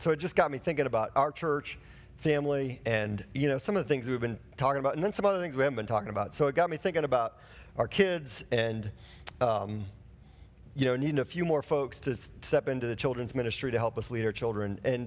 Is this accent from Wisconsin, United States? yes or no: yes; Wisconsin, United States; I grew up in Wisconsin, and Brett Favre got inducted into the Hall of Fame.